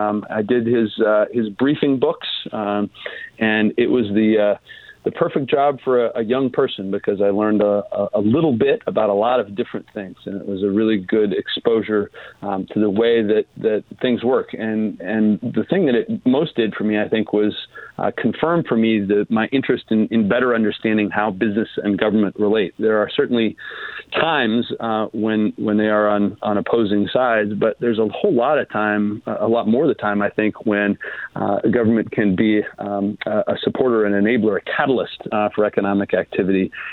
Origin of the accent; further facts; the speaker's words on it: Idaho, United States; moved away as an adult; now in Oregon, United States; I'm an Oregonian by choice. I was raised in Idaho and came here to go to college and have more or less stuck around.